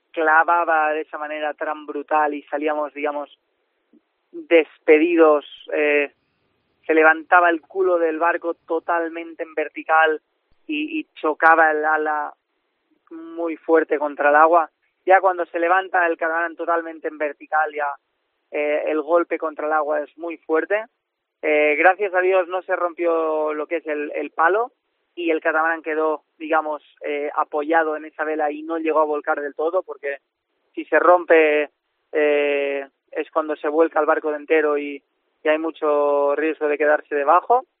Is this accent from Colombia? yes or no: no; León, Castile and León, Spain; nosotros, claro, somos de León, no tenemos mar